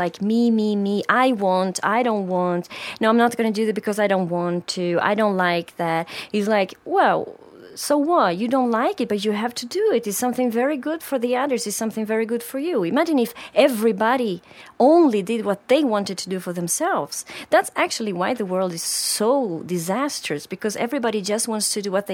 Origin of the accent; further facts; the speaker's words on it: Sweden; English is a second language; now in Brazil; I was thinking also because I'm from Sweden, right? And in Sweden now, I've been 9 years in Brazil.